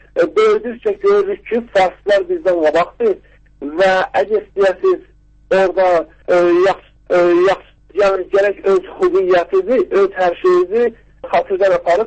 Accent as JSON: {"language": "Azerbaijani", "town": "Tehran", "region": "Tehran Province", "country": "Iran", "tie": "born or raised there", "also_born_or_lived": "Zanjan", "lives_now": "Baku, Azerbaijan", "said": "Mən burada İranda, Zəngənda anadan doğulmuşam, amma Tehranda böyümüşəm. Avropa və Amerikada da təhsil eləmişəm. İndi də 4-5 il bundan qabaq gəlib Bakıda"}